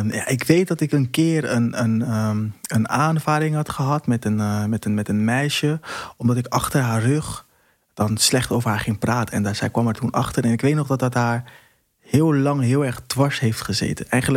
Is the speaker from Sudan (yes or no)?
no; Curaçao; now in Rotterdam, Netherlands; Ik kom uit Curaçao, woon in Rotterdam-Zuid.